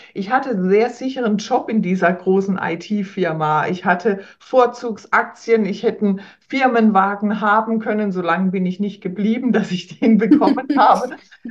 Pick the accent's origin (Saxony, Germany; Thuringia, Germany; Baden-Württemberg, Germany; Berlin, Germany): Baden-Württemberg, Germany; Heidelberg; born there; ich bin in Heidelberg geboren, lebe in der Nähe von Heidelberg, also im Badischen. Ich bin über 50 mittlerweile.